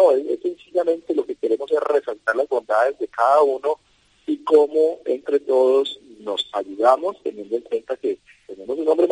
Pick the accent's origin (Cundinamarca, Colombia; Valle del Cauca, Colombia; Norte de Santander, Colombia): Valle del Cauca, Colombia; accent: paisa; Nosotros pertenecemos al Valle del Cauca, pero no tenemos un acento valluno, sino más un acento paisa.